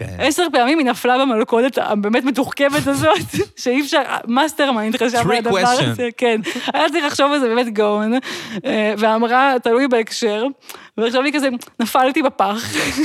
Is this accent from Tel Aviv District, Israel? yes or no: yes; Tel Aviv, Tel Aviv District, Israel; אני תל אביבית.